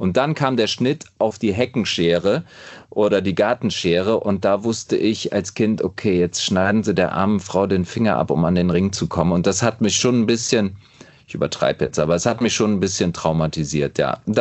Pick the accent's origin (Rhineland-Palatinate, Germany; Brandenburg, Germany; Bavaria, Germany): Rhineland-Palatinate, Germany; Daun; Ich bin in Daun geboren, bin auch in Daun zur Schule gegangen, in der Eifel.